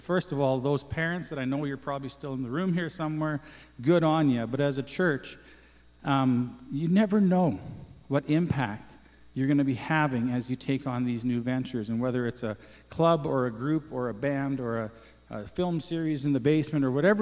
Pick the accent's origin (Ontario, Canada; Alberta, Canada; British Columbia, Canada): Alberta, Canada; Calgary; I am from Northwest Calgary, which is pretty cool. I got to sleep in my own bed last night.